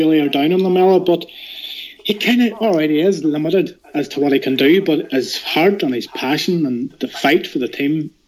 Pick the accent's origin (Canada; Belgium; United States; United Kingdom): United Kingdom; Northern Ireland; no, I'm from Northern Ireland, I'll do what I want.